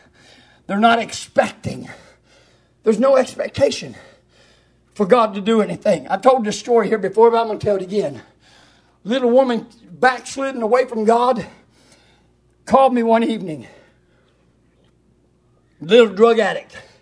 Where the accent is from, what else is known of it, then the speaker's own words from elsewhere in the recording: North Carolina, United States; Well, I'm from North Carolina, so I'm a little bit different.